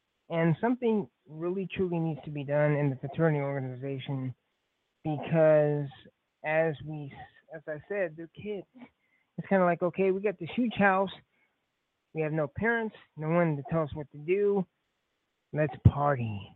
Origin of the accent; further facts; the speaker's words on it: Detroit, Michigan, United States; I grew up in Detroit, I can't make a name for myself.